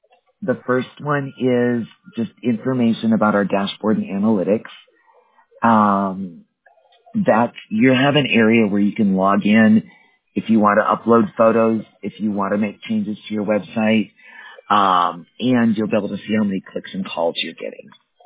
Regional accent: Wisconsin, United States; I was born and raised in Wisconsin.

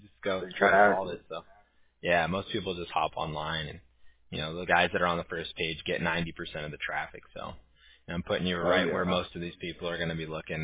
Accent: California, United States; I live over here, but I'm from Orange County originally, so we're kind of like the red area.

